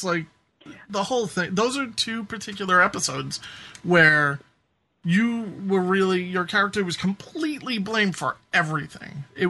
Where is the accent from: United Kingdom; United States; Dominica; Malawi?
United States; And as an American, I didn't get those noon breaks.